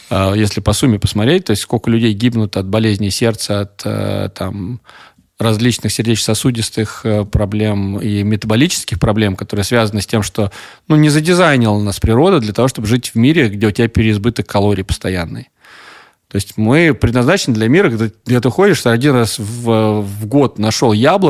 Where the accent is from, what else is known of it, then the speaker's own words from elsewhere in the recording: Russia; Ну, я из России, мне с детства как бы учили.